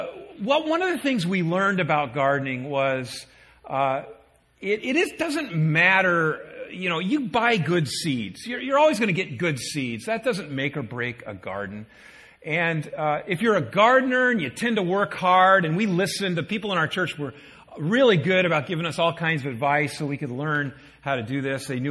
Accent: Midwest, United States; I came from the Midwest, and in a former life, we had a rural lifestyle, in a sense, kind of a small city, large lot kind of lifestyle

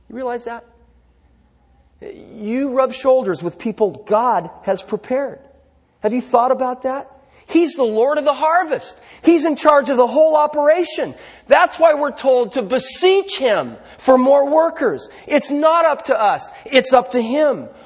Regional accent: Los Altos, California, United States; Now, I grew up in Los Altos. I know all about this kind of thing.

